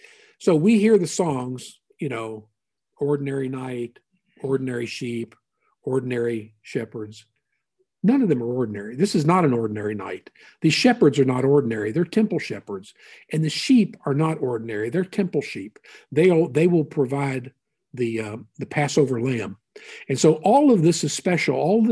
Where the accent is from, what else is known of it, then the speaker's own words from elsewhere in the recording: Kentucky, United States; But if you've ever been, we're from Kentucky.